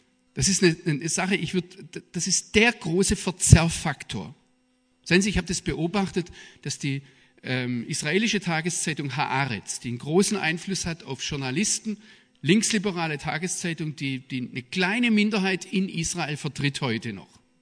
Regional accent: Baden-Württemberg, Germany; also born or lived in Rüsselsheim; Ich bin bei Rüsselsheim geboren. Nein, das stimmt, aber mein Vater hat damals in Mainz gearbeitet. Ich bin dann aber im Schwarzwald aufgewachsen. Und daher kommt mein Sprachfehler.

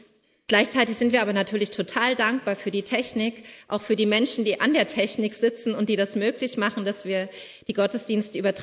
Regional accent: eastern Germany, Germany; Ich bin in der DDR aufgewachsen

